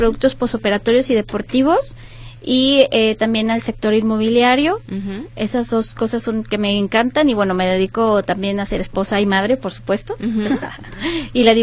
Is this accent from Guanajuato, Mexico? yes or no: no; Tlaquepaque, Jalisco, Mexico; yo crecí en Tlaquepaque, entonces pues por eso lo amo con todo mi corazón.